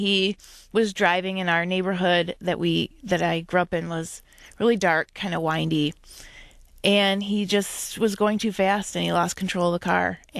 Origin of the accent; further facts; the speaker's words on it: Farmington Hills, Michigan, United States; are amazing. I grew up in Farmington Hills, Michigan, and very happy, normal childhood.